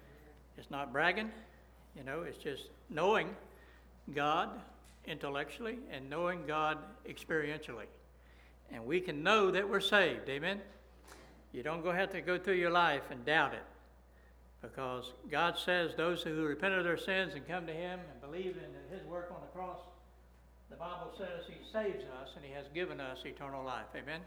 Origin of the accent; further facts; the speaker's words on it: Pavo, Georgia, United States; so I am from Pavo